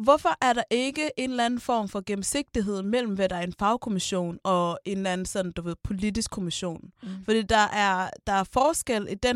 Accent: West Jutland, Denmark; jeg er selv fra Vestjylland, så jeg kender Holbæk relativt.

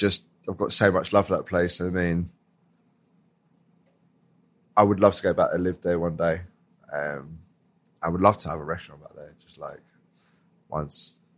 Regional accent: Margate, South East England, United Kingdom; born there; And I was born in Margate, so nothing really to shout about there either.

